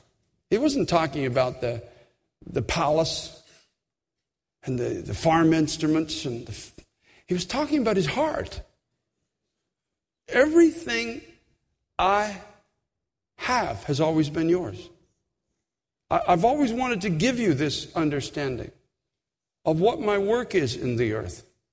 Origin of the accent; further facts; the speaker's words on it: Canada; because I'm from Canada